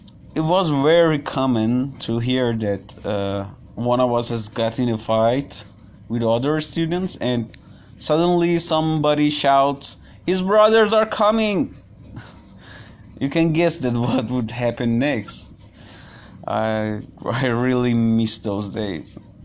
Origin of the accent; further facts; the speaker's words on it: Tehran, Tehran Province, Iran; I grew up in Tehran, this big city with a great range of different people